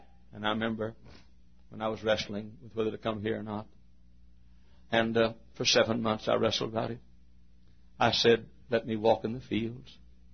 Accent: Texas, United States; accent: Texan; Dear God, I'm a Texan and they won't understand me up there. And my accent is not what they know.

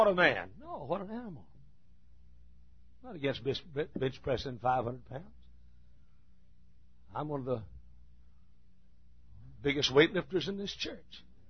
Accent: Texas, United States; I was born in Texas, and I'm proud of it. A Texan.

